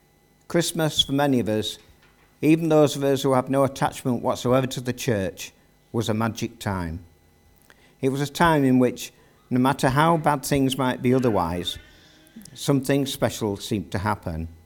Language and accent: English; London, United Kingdom; I was born in London in 1940, and the first 5 years of my life were accompanied by the bombs and the sounds of the Second World War.